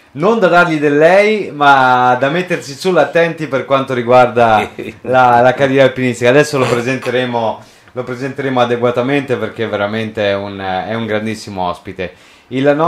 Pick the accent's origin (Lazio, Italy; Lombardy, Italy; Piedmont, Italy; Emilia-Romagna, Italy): Lazio, Italy; accent: Roman; Si ritorna, oltre che con il mio accento romano